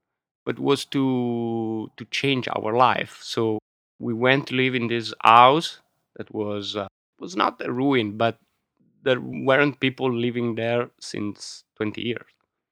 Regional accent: Milan, Lombardy, Italy; my father was an engineer, so he left the region in the 60s and 70s. And so we grew up in Milano, me and my brother.

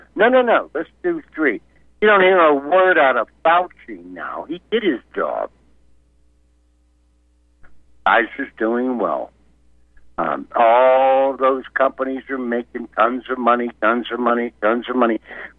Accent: Greensburg, Pennsylvania, United States; also born or lived in Homestead; I wasn't born in Greensburg. I was born in Homestead. And then our family moved to Greensburg.

